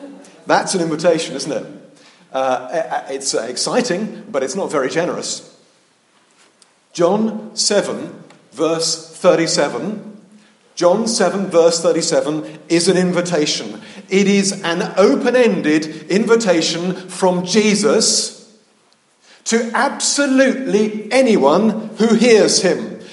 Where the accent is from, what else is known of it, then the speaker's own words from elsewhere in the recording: Gravesend, South East England, United Kingdom; Now, can I tell you, growing up in Gravesend, you don't meet many old Etonians.